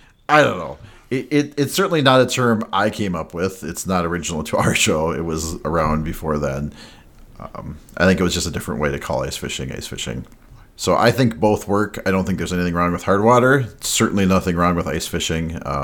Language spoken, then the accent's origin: English; Minnesota, United States; growing up in Minnesota, which, you know, guilty, he said he usually called it ice fishing.